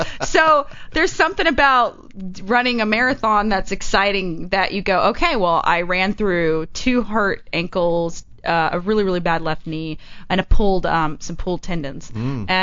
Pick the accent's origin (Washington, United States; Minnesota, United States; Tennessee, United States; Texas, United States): Texas, United States; I'm from Texas. I'm a built girl.